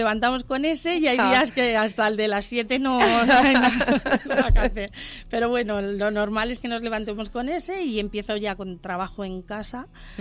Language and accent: Spanish; Mejorada del Campo, Community of Madrid, Spain; nací en Madrid y luego desde muy pequeña he vivido casi todo el tiempo en Mejorada, San Fernando de Henares, toda la zona del corredor del Henares.